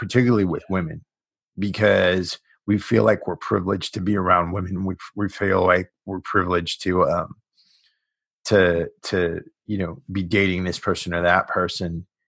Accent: New York, United States; I remember when I was getting out, all my friends, cause I came from the New York City area.

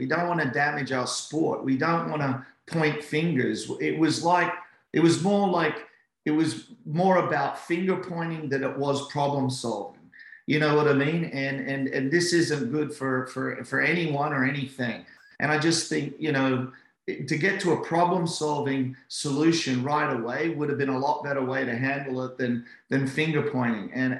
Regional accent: Australia; But what kind of saddened me as an Aussie, right, was, you know, Australia's like one of the friendliest and most welcoming places in the world.

